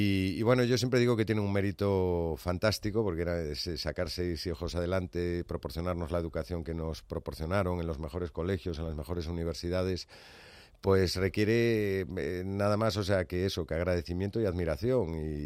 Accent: A Coruña, Galicia, Spain; soy de La Coruña y además pues he pasado desde que nací los veranos en un pueblecito costero que hay cerca de Ferrol, entre Coruña y Ferrol, que se llama Ares

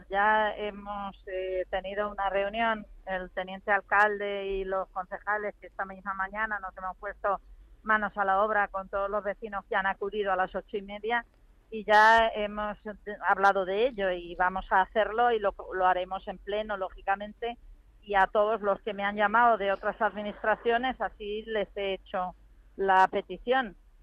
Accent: Guadamur, Castilla-La Mancha, Spain; Guadamur es un pueblo muy bonito, un pueblo con un castillo, con un yacimiento visigodo, el tesoro de Guarrazar que se encontró aquí

